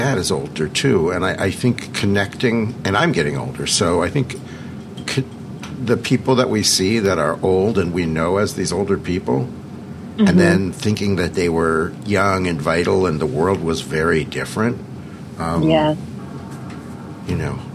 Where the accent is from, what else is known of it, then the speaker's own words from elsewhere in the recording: East of England, United Kingdom; I'm from Essex.